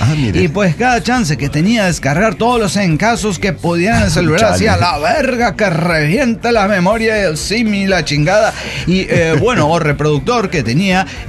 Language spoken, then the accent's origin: Spanish; Torreón, Coahuila, Mexico; de Torreón, México.